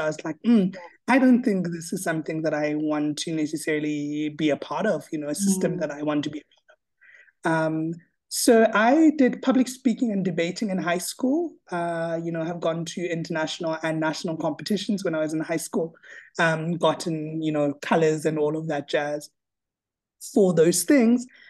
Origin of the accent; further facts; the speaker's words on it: Kimberley, Northern Cape, South Africa; Okay, so I was raised in Kimberley in the Northern Cape. People call it the Diamond City.